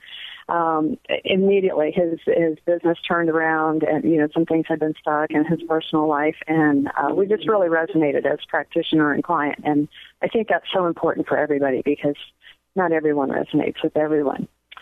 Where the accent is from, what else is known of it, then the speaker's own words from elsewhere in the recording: Washington, District of Columbia, United States; now in Oregon, United States; I hail from the East Coast originally, the D.C. area, and I'd been out here a few years